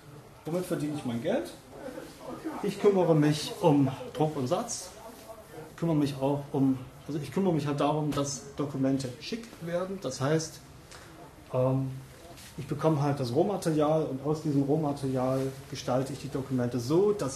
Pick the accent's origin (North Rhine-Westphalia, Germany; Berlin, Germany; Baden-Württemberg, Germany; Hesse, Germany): Berlin, Germany; ich komme aus Berlin